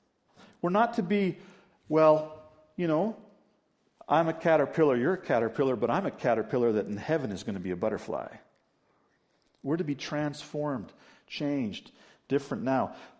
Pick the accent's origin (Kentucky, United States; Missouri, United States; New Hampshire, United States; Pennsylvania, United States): Kentucky, United States; Louisville; born there; When I was born in Louisville, Kentucky, Dad was going to seminary down there